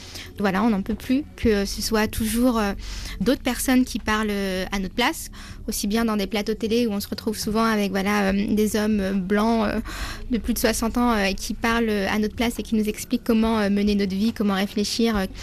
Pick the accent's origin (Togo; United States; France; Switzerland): France; on est française en fait, et à un moment il va falloir l'accepter, hein. On est française et on est aussi musulmane